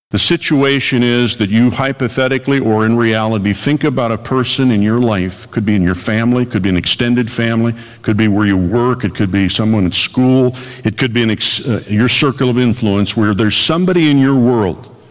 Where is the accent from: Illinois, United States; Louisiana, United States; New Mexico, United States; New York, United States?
Illinois, United States; Chicago; the water's over my head, growing up in the Chicago area.